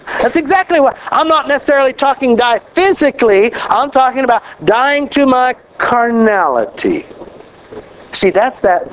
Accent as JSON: {"language": "English", "region": "Kansas", "country": "United States", "said": "So aren't you glad I came all the way from Kansas to tell you, you got to die."}